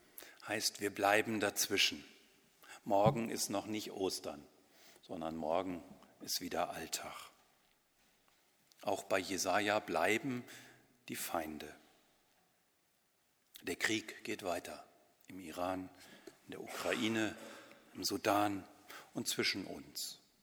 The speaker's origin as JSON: {"language": "German", "region": "Lower Saxony", "country": "Germany", "tie": "born there", "said": "Meine Heimat ist nicht Walkenried und auch nicht Bad Gandersheim, nur weil ich da mal geboren bin."}